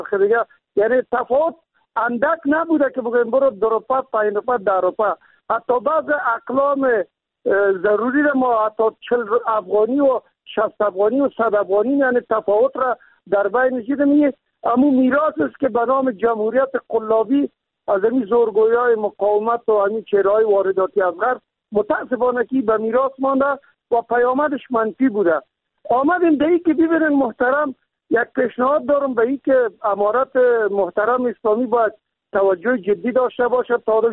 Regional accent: Kabul, Afghanistan; خودم شخصا مسکونه کابل و باشنده کابل و متولد کابل هستم،

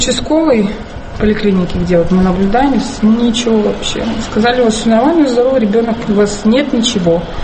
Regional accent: Kamchatka Krai, Russia; Мы лечились, да, мы с Камчатки.

